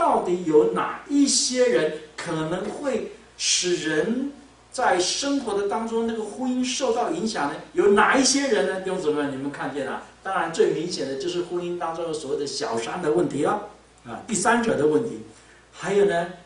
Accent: Taiwan; 我们呢从台湾来的

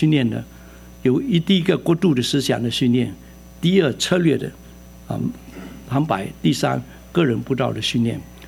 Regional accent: Fuzhou, Fujian, China; now in New York, United States; 大家好，我是福州人，纽约来的

